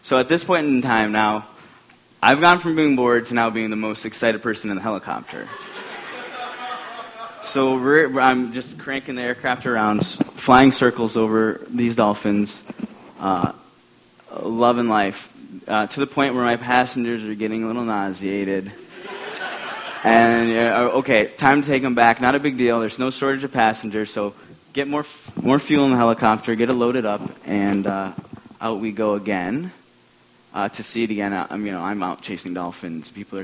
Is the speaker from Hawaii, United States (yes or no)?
yes; Honolulu, Hawaii, United States; Hi, everybody. All right. I'm the one from Honolulu.